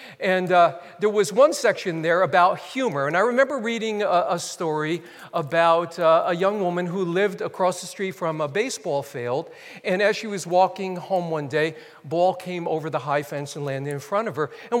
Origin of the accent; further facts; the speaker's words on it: New Jersey, United States; now in Wisconsin, United States; Okay, we're in Wisconsin. I grew up in New Jersey.